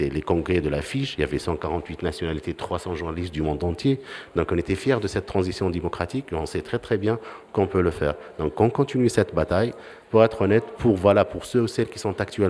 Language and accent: French; Tunisia; moved away as an adult; s'est fait arrêter après que j'ai quitté la Tunisie.